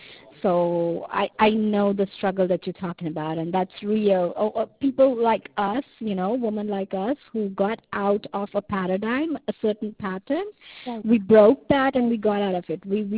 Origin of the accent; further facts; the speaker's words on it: South Africa; I actually come from a third world country as well. I am from South Africa, and I'm a South African Christian.